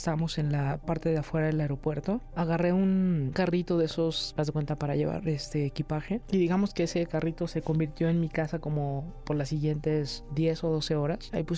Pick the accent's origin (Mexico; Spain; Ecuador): Mexico; Como mexicano que sabes que esas cosas pasan